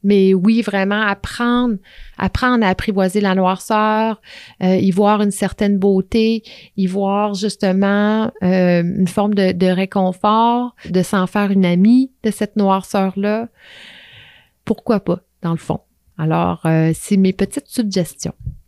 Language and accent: French; Quebec, Canada; moved away as an adult; also born or lived in Saguenay; now in Montreal, Canada; je suis née dans le Bas-Saint-Laurent, j'habitais là à peu près jusqu'à l'âge de 18 ans. Ensuite, je suis déménagée au Saguenay et j'habitais là 4-5 ans. Et je suis arrivée dans la région de Montréal vers 23 ans.